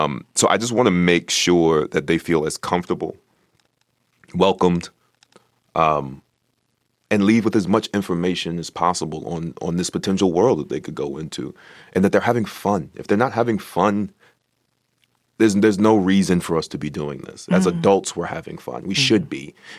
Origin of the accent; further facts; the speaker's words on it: New York, United States; We grew up together in New York